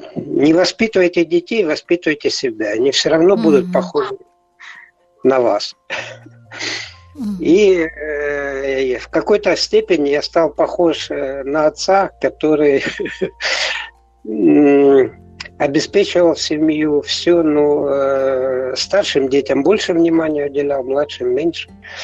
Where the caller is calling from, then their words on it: Zaporizhzhia, Zaporizhzhia Oblast, Ukraine; Запоріжжя.